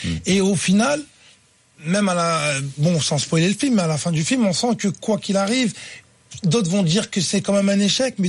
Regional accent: Nantes, Pays de la Loire, France; born there; Je suis né à Nantes

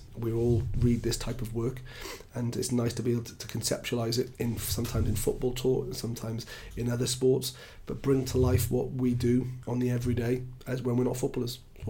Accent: Swansea, Wales, United Kingdom; playing for my hometown club, captain in my hometown club as well

